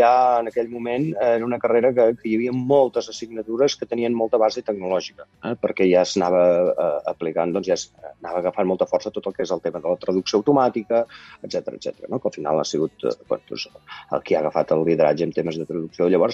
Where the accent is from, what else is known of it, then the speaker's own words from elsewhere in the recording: Vic, Catalonia, Spain; jo sóc molt de Vic, biguetà, i no volia anar a estudiar a Barcelona